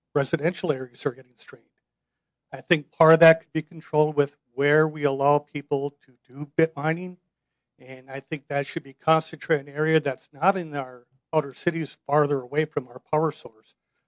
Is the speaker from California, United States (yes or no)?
no; Cashmere, Washington, United States; I'm from Cashmere, Washington.